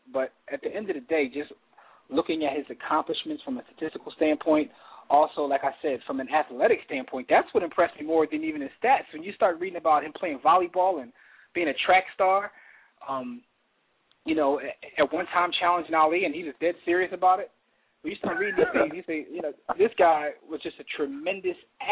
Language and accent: English; Philadelphia, Pennsylvania, United States; especially considering we're from Philadelphia.